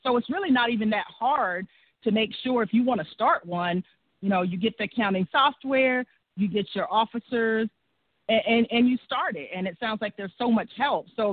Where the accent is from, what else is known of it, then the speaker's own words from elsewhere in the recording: the South, United States; I'm from the South, so we put Miss in front of everybody's first name.